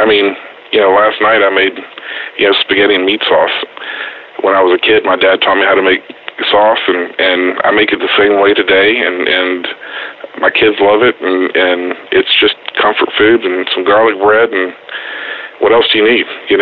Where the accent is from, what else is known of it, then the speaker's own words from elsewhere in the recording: Galveston, Texas, United States; I was born and raised here in Texas, but grew up kind of in the Ball High, Texas City area, Galveston. But I've been in Houston since 91.